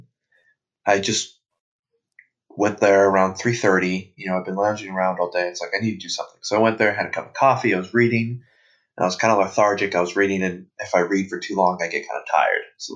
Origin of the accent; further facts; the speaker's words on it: Oregon, United States; He kind of looked at me and said, right. Where are you from? I said, Oregon.